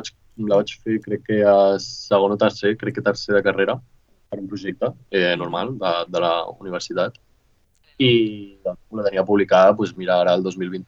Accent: Cerdanyola del Vallès, Catalonia, Spain; soc de Cerdanyola del Vallès, tinc 22 anys

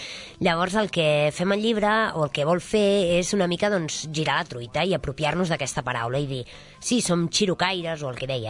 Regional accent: Sant Llorenç Savall, Catalonia, Spain; Jo soc de Sant Llorenç Savall, d'aquí del Vallès, molt a prop de Sabadell, i anava al cau d'allà, no?, que encara existeix, l'agrupament Escolta i Guia 7.

